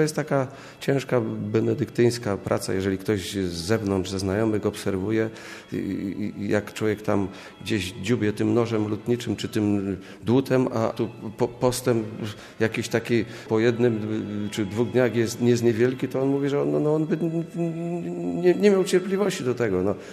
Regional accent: Zakopane, Lesser Poland, Poland; No ja pochodzę akurat z gór, z Zakopanego

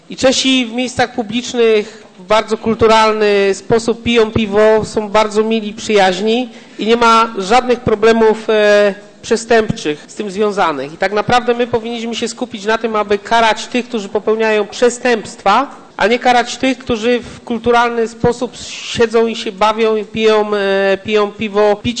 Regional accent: southern Poland, Poland

